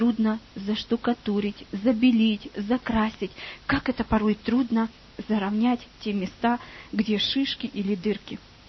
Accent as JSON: {"language": "Russian", "country": "Ukraine", "moved": "yes", "said": "Я украинка сама."}